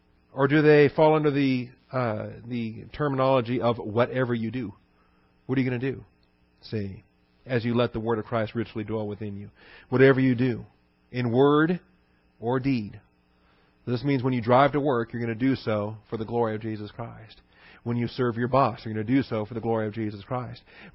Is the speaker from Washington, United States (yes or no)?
yes; Seattle, Washington, United States; moved away; Because I was from out of state. I had nothing in Texas. I was from Seattle, Washington.